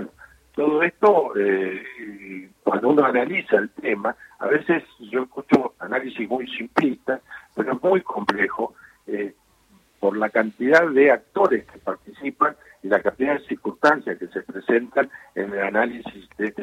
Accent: Buenos Aires, Argentina; born there; moved away as an adult; now in Esquel, Argentina; nací en Capital Federal y de año 85 estoy acá.

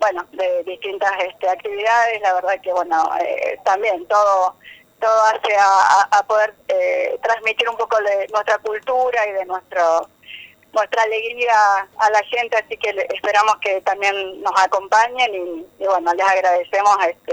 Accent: Virasoro, Corrientes, Argentina; bueno, soy de Virasoro, concejal electa, así que bueno, un gusto estar en Santo Tomé, una ciudad vecina

